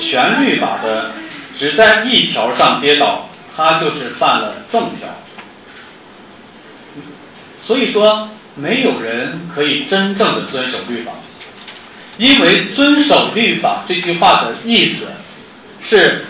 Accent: Northeast China, China; accent: Northeastern Mandarin; 我们东北话讲秃溜下去

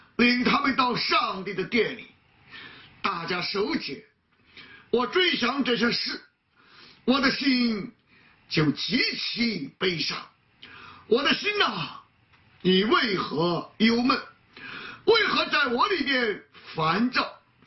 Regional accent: China; 那我们中国人都熟悉啊，关关雎鸠啊，在河之洲啊，窈窕淑女啊，君子好逑。

